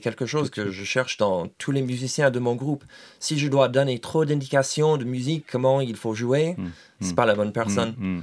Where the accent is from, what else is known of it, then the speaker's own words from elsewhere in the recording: Manitoba, Canada; also born or lived in Montreal; J'ai passé quand même 6 ans à Montréal pour faire mes études, mais je viens du Manitoba, du coin sud-ouest du Manitoba. C'est le Gers canadien.